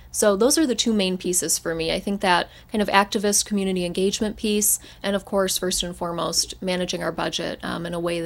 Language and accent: English; Dearborn, Michigan, United States; So I grew up here in Dearborn, was raised on the east end of town, and went to St. Alphonsus for almost all of my 12 years, so over on Warren and Schaefer.